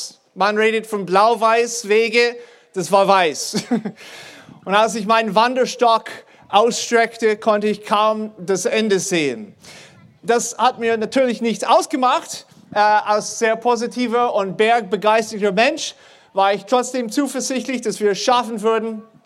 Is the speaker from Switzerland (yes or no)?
no; United States; German is a second language; now in Germany; ich komme nicht ursprünglich aus Deutschland, ich bin ursprünglich aus den Staaten. … bin für die Bibelschule am Bodenseehof verantwortlich, bin seit 20 Jahren in Deutschland